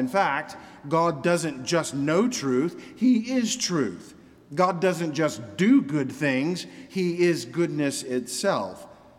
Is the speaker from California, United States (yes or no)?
no; Orlando, Florida, United States; I remember growing up in Orlando. That was BD, before Disney. We lived in Orange County, and it was called that because there were 60,000 acres of orange groves under cultivation in that one county alone.